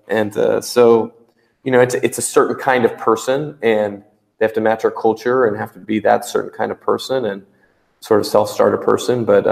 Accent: Florida, United States; also born or lived in Europe / New Zealand; I'm not from here. I've lived 6 years. I grew up in Florida. I lived 6 years in Europe as a kid. I lived in New Zealand for 2 years.

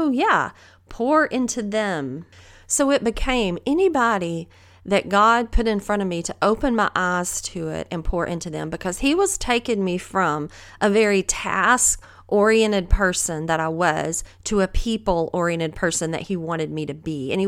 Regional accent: the South, United States; accent: Southern; like my Southern accent, especially when I listen back to my podcast.

